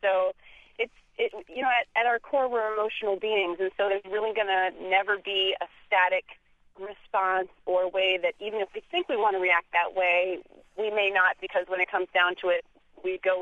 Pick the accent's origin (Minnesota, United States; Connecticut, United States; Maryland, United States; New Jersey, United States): Minnesota, United States; I also want to mention that I grew up in Minnesota, and so the draw of water, I think, is universal, whether it's salt or fresh.